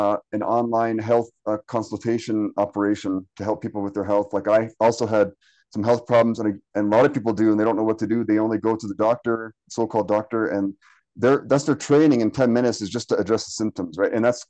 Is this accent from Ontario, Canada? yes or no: yes; Windsor, Ontario, Canada; also born or lived in Gatineau; now in Calgary, Canada; I'm originally from Windsor, Ontario, but I lived all over the place in Canada in the past 10 years or so.